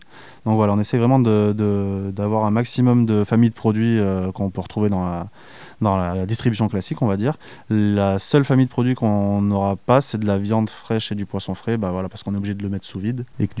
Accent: Valence, Auvergne-Rhône-Alpes, France; je suis originaire de Valence. Sur mon parcours personnel, toutes mes études, je les ai fait à Valence.

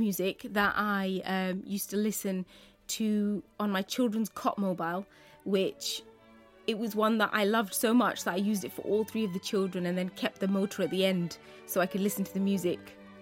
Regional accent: United Kingdom; But I love being British and I love living here. And this is my home and it always will be, regardless of all the other things that define me.

